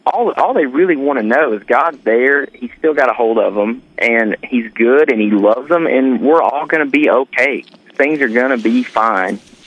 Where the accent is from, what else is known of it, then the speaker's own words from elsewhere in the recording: Kentucky, United States; growing up in Kentucky, like, work ethic is everything.